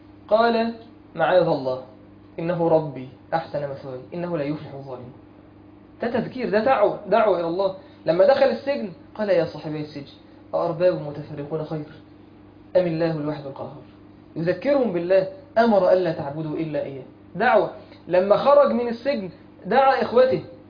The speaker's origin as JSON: {"language": "Arabic", "town": "Mansoura", "region": "Dakahlia", "country": "Egypt", "said": "ما شاء الله في شباب عندنا في المنصوره"}